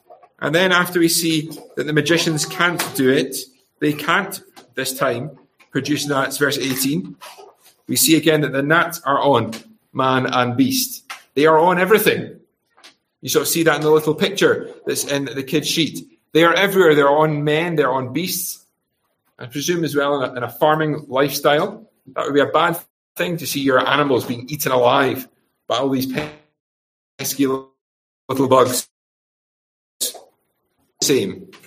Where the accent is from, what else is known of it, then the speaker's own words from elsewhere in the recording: Scotland, United Kingdom; As I mentioned earlier on, as a Scot, I'm incredibly familiar with the midgie.